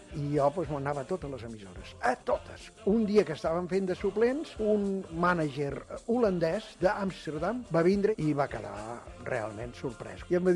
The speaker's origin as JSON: {"language": "Catalan", "town": "Barcelona", "region": "Catalonia", "country": "Spain", "said": "77 anys, soc del Poble Sec, de Barcelona."}